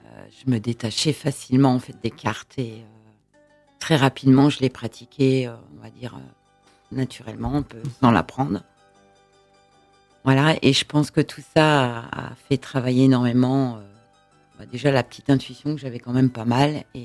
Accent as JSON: {"language": "French", "town": "Dijon", "region": "Bourgogne-Franche-Comté", "country": "France", "also_born_or_lived": "Paris", "lives_now": "Normandy, France", "said": "Non, je ne suis pas normande, à la base dijonnaise."}